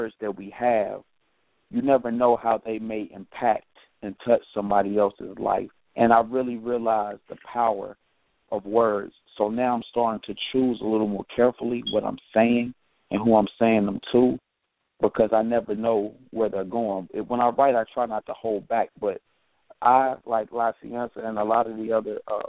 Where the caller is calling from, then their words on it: Cincinnati, Ohio, United States; Yeah, you speaking to … … from up here in Cincinnati.